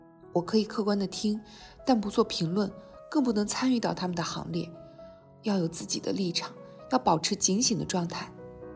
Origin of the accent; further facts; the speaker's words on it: Guangxi, China; now in Shanghai, China; 我是广西的，89年，上海工作也5年多了，在上海认识主耶稣，